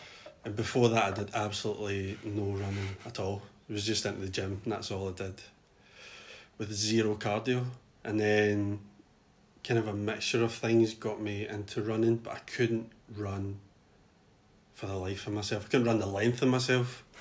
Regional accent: Glasgow, Scotland, United Kingdom; I'm from Glasgow, born and raised.

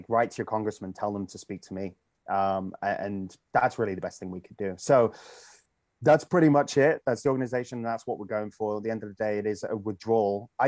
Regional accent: United Kingdom; You know, I come from the United Kingdom originally.

